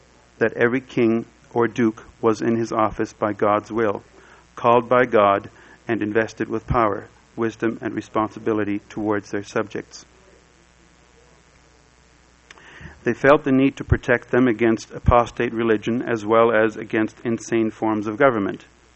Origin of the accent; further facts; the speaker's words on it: Innsbruck, Tyrol, Austria; born there; English is a second language; also born or lived in Kiel, Germany; I was born in 1952 in Innsbruck, Austria, known for the Winter Olympics 1964 and 1976. I was raised Catholic, but not too religious.